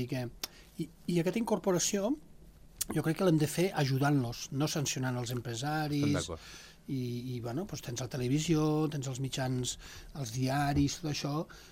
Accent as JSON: {"language": "Catalan", "region": "Catalonia", "country": "Spain", "said": "jo sóc català d'origen, a casa meva no ho sé, érem tots d'origen català, etc. O andorrà"}